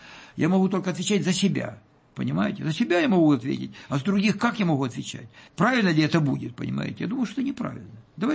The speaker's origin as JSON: {"language": "Russian", "region": "Donbas", "country": "Ukraine", "tie": "born there", "said": "я, так сказать, родился на Донбассе"}